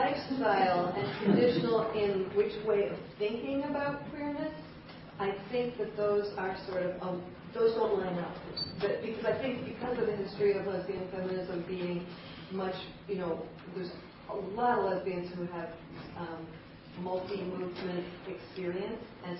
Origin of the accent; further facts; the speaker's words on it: Massachusetts, United States; So I'm from Massachusetts.